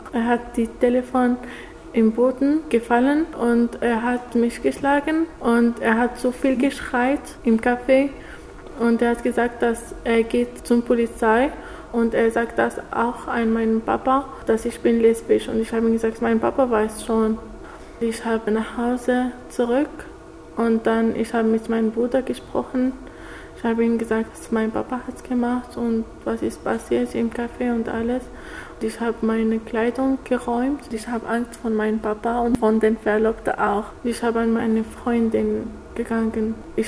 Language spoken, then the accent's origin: German; Morocco; moved away; Ich bin 23 Jahre alt. Ich komme aus Marokko.